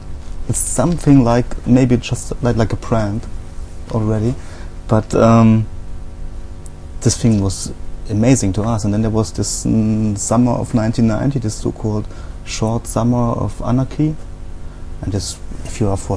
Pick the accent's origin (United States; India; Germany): Germany; Saxony; because I'm not from Berlin. I haven't grown up in Berlin, but in the city south of Leipzig, so it's deep province.